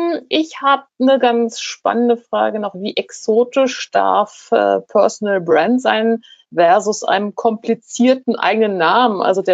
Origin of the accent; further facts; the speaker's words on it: Hanover, Lower Saxony, Germany; ich komme aus Hannover und bin jetzt aber im Süden.